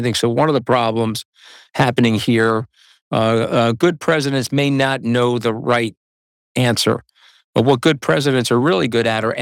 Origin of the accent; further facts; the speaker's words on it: United States; You know, look, I'm an American